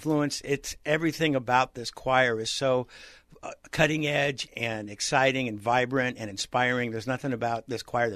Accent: Mill Valley, California, United States; And I moved up from the Bay Area. A little town called Mill Valley was just north of San Francisco.

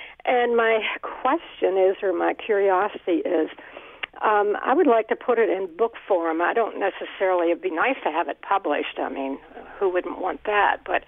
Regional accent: Bethlehem, United States; Oh, all right. I'm from Bethlehem

